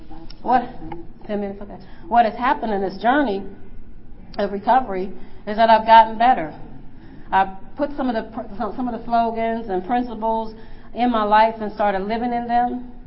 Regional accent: Pennsylvania, United States; So when I was in Alabama, even though I'm from Pennsylvania, I wore the Alabama look.

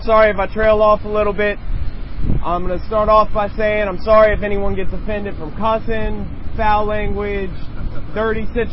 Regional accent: Germantown, Maryland, United States; You know, I grew up in Germantown, Maryland. I come from a decent family.

